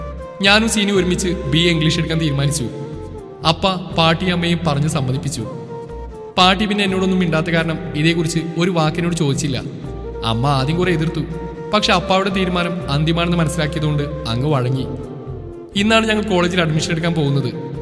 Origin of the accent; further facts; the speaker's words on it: Palakkad, Kerala, India; ഞങ്ങൾ പാലക്കാട്ടുകാർക്ക് ആകെ ഇവിടെ ഇല്ലാത്ത ബീച്ച് മാത്രമാണ്.